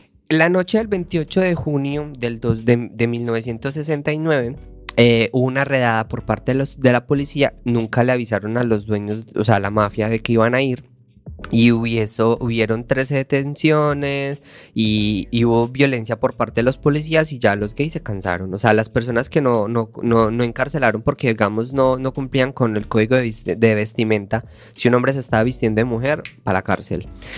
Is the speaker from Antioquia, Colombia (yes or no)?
yes; Antioquia, Colombia; accent: paisa; Que soy paisa, déjeme hablar paisa.